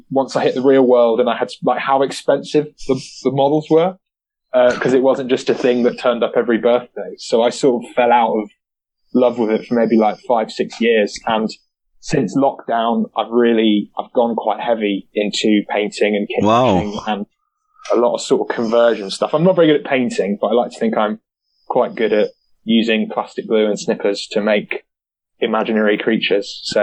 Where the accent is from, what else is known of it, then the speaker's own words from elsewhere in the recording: Nottingham, East Midlands, United Kingdom; So yeah, I grew up in Nottingham.